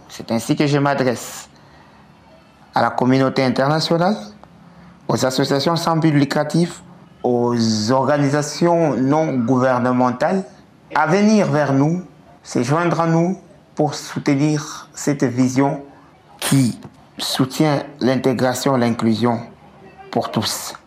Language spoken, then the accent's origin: French; Kolwezi, Lualaba, DR Congo; Ce sont des défis que nous avons en permanence ici chez nous au Congo, plus précisément dans la ville de Kolwezi.